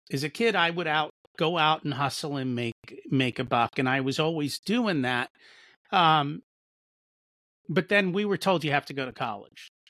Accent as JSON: {"language": "English", "country": "India", "tie": "born there", "said": "So I was born in India, and my parents had to not re-immigrate, but where they were in India, where they originally grew up, got split apart when Pakistan was separated from India."}